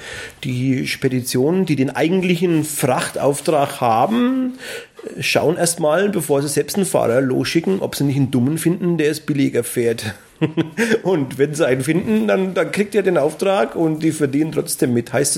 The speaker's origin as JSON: {"language": "German", "region": "Bavaria", "country": "Germany", "said": "ich komme aus der Nähe von Bad Kissingen"}